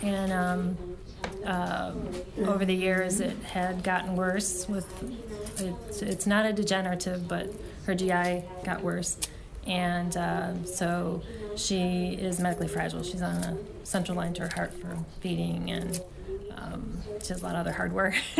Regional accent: Wheaton, Illinois, United States; Wheaton, Illinois.

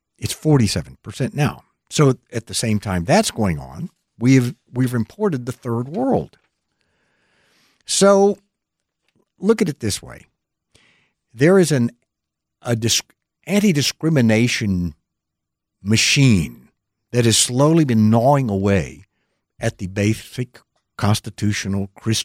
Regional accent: San Antonio, Texas, United States; Johnson City, Texas, near where I grew up in San Antonio

